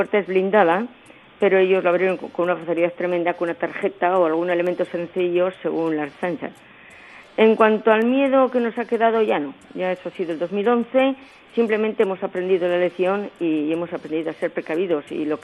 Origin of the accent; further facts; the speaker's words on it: San Sebastián, Basque Country, Spain; de Donosti.